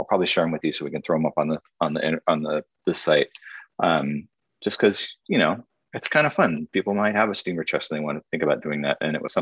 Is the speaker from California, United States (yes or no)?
yes; San Francisco, California, United States; Actually, I in San Francisco, growing up in San Francisco, we are constantly remodeling our apartments.